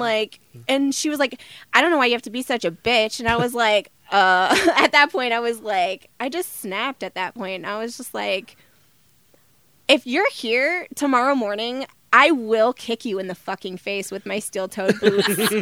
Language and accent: English; Omaha, Nebraska, United States; Born and raised. Where'd you grow up? I grew up on 46th and Harrison.